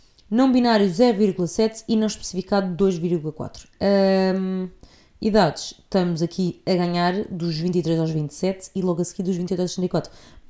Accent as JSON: {"language": "Portuguese", "region": "Porto", "country": "Portugal", "tie": "born there", "said": "o Porto foi onde eu nasci e fico mesmo feliz por sentir que o pessoal do Porto me ouve."}